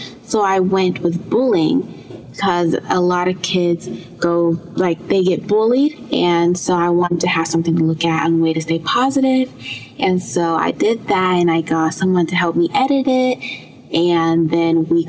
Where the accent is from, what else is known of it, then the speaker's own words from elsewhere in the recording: Atlanta, Georgia, United States; I'm 13 and I'm from Atlanta, Georgia.